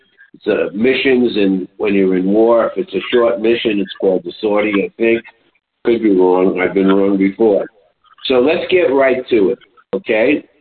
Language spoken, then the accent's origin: English; New York City, New York, United States; the sauce that he prefers, I grew up eating in Lower Manhattan in Little Italy